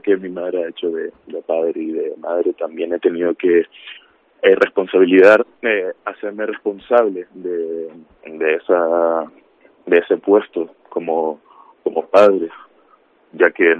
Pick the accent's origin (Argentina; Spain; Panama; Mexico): Spain; Canary Islands; Sí, canario.